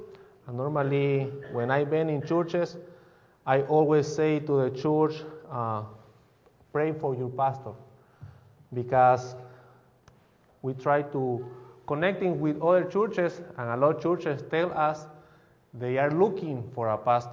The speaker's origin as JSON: {"language": "English", "country": "Bolivia", "first_language": "Spanish", "second_language": "English", "said": "Probably you can hear my accent. I am not from the United States. I am from Bolivia, and we speak Spanish."}